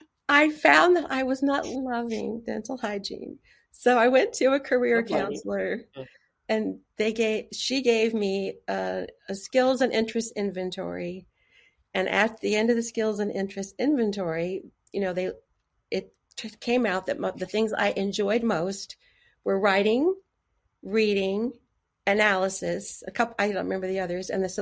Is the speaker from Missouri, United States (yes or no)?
yes; Missouri, United States; also born or lived in Kansas / North Dakota / Switzerland; now in Westport, United States; My family moved a ton. I grew up in all over the Midwest, okay. Different places in Missouri, different places in Kansas. I lived for a while in North Dak